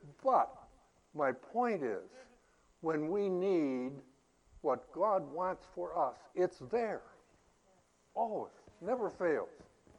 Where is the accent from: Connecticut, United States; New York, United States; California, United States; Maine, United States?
New York, United States; And we were talking, and I was from New York, and I think he was from the South somewhere.